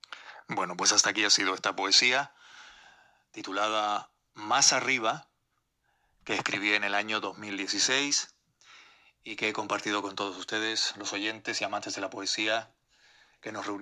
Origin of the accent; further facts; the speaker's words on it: Canary Islands, Spain; Soy de Gran Canaria y les voy a recitar pues otro poema de mi cosecha